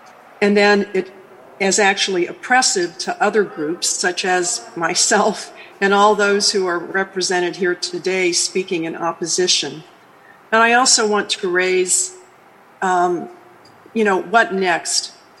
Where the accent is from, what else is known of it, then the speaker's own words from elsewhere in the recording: Helena, Montana, United States; I'm from Helena, Montana.